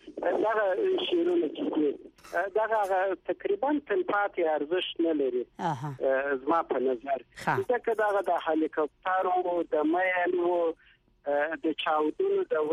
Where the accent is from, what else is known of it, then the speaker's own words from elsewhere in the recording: Kandahar, Afghanistan; زه د کندهار اوسیدونکی یم. په کندهار کې مې زوکړه شوې ده